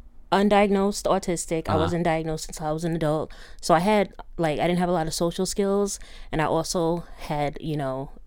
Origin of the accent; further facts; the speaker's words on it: New York, United States; I'm from Westchester County, New York.